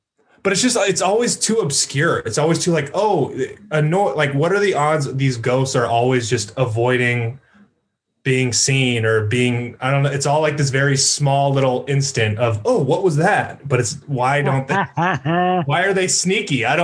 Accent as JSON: {"language": "English", "town": "Sacramento", "region": "California", "country": "United States", "said": "Sacramento."}